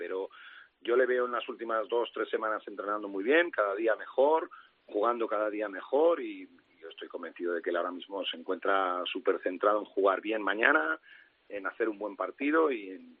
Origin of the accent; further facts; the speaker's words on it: Vitoria, Basque Country, Spain; moved away as an adult; now in Madrid, Spain; yo soy de Vitoria, estuve aquí hasta los 27, 28 años, o sea que bueno, sí, mis raíces son de aquí, me siento un vitoriano más y además lo digo con orgullo.